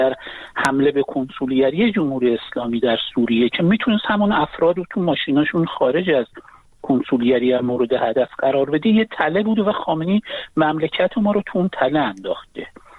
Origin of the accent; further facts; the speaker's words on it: Iran; من به عنوان یک ایرانی